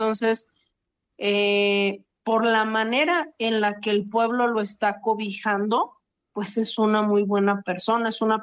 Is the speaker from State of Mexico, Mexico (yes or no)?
no; Salvatierra, Guanajuato, Mexico; yo soy del Pueblo Mágico de Salvatierra